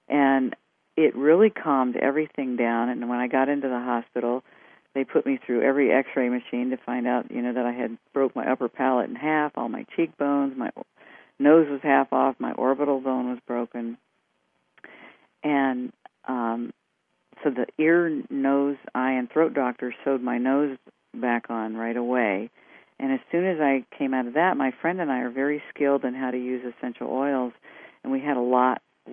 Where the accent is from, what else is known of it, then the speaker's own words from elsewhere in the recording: Virginia, United States; I was raised in Virginia in the Bible Belt